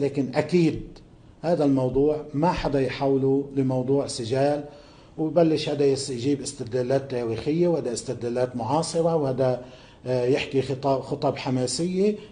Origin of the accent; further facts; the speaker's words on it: Lebanon; عندنا بلبنان